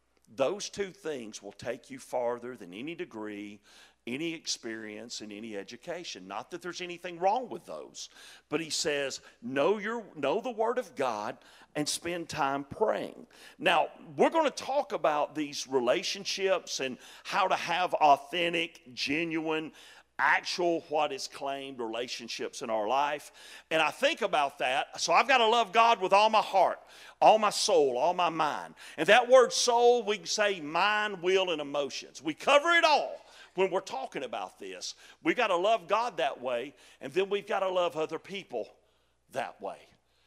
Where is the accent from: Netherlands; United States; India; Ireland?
United States; Chickamauga, Georgia; I grew up in Chickamauga, Georgia. I lived on Hog Jowl Road, brother. I mean, that's country right there.